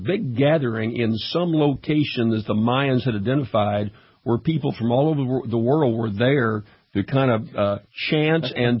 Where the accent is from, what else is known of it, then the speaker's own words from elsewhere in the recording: Baton Rouge, Louisiana, United States; WJBO, 1150 AM in Baton Rouge, Louisiana, my hometown